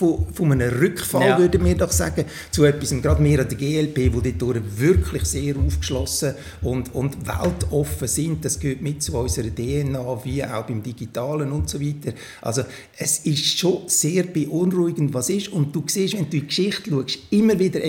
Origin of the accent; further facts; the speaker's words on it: Lucerne, Switzerland; Also vor 60 Jahren wäre ich als Katholik nicht auf die Uni Zürich gekommen, oder? Umgekehrt wäre kein Protestant in Luzern, wo ich aufgewachsen bin, an ein Gymi gekommen.